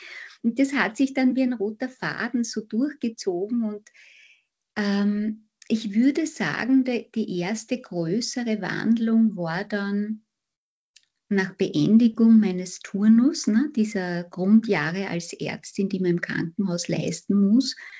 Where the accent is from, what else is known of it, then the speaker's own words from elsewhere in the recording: Vienna, Austria; born there; Geboren bin ich in Wien.